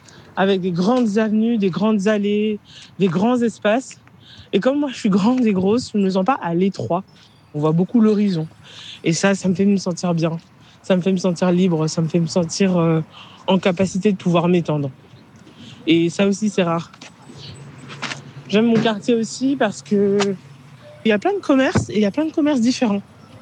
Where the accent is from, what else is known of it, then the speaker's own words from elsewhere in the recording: Blanc-Mesnil, Île-de-France, France; now in Paris, France; Quand j'étais petite, j'habitais à Blanc-Ménil.